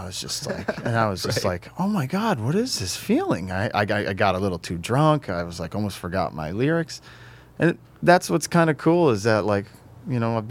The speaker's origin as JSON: {"language": "English", "region": "Connecticut", "country": "United States", "tie": "born or raised there", "said": "Well, I grew up in Connecticut, so I was always torn between half my family was Red Sox, half my family was Yankees."}